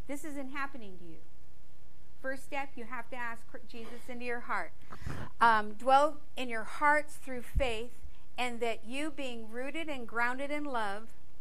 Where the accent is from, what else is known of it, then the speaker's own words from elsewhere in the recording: San Francisco, California, United States; I was the most orneriest person, raised in San Francisco, fought, wasn't frightened of anybody. We were raised around Hell's Angels.